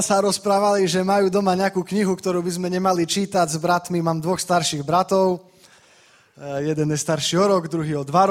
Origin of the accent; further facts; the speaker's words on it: Košice, Košice Region, Slovakia; Prišli sme z Košíc, vyrastol som v cirkvi